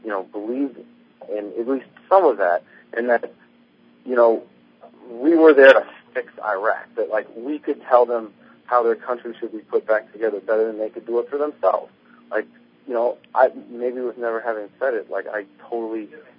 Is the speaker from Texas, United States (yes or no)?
no; Santa Fe, New Mexico, United States; I'm from Santa Fe myself, and every time I go back